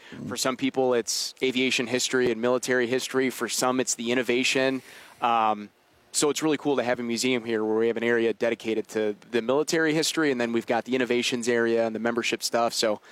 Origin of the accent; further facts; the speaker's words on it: Kenosha, Wisconsin, United States; So I grew up in Kenosha, Wisconsin. Neither of my parents were involved in aviation.